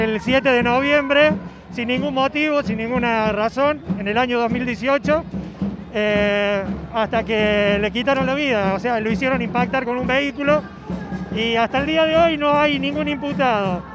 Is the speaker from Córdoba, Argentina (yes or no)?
yes; Río Tercero, Córdoba, Argentina; Nosotros somos de Río Tercero